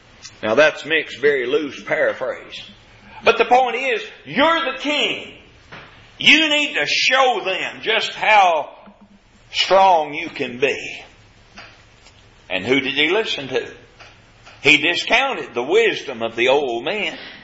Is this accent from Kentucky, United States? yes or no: yes; Kentucky, United States; now in Arkansas, United States; I grew up in Kentucky. Kentucky has tornadoes. Arkansas, where I live, was known as Tornado Alley.